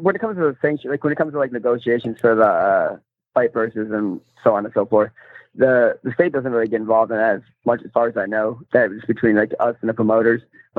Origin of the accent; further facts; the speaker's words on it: Monroe, United States; I still box, you know, 3-4 days a week, you know, out of my hometown in Monroe, where I started.